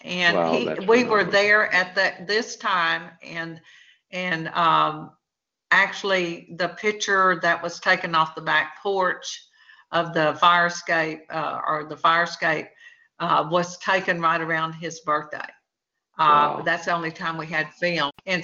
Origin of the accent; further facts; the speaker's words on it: Texas, United States; born there; Of course, I was born in Texas, so everybody, Frank had been to my hometown, where I was born forever